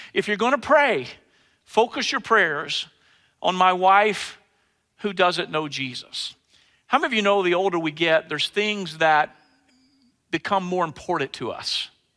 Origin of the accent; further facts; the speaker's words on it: Mobile, Alabama, United States; I grew up in Mobile, Alabama in a small church